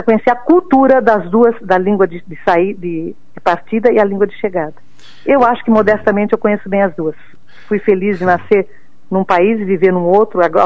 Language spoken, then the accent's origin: Portuguese; Sicily, Italy; first language Italian; Portuguese is a second language; A minha primeira língua foi a italiana, mas o dialeto siciliano, mas sempre a Itália, então o ritmo siciliano eu conheço bem.